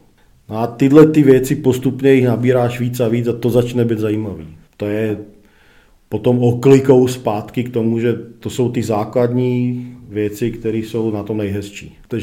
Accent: Slovakia; moved away; já jsem jako odjel ze Slovenska na západ a já jsem se tady zastavil a mně se to strašně líbilo

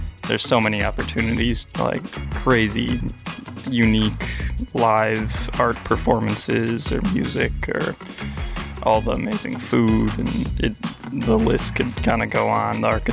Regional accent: Chicago, Illinois, United States; So I grew up in Chicago, Illinois, around early 2000s. I was born in 2001, and me and my parents and my bird, Biggie, or Mr. Biggs, lived on the east side of Chicago

